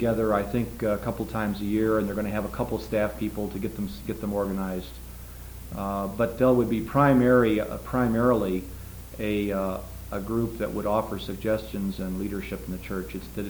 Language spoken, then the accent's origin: English; Chicago, Illinois, United States; I come from Chicago